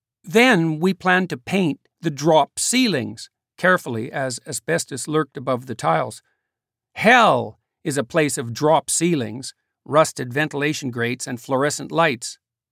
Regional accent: Western Canada, Canada; reminiscent of where I grew up in Western Canada.

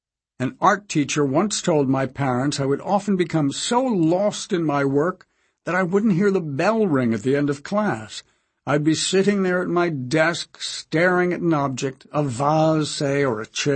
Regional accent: Utah, United States; Growing up in Utah in a tight-knit Mormon community, my four younger brothers and sisters and I felt that anything was possible.

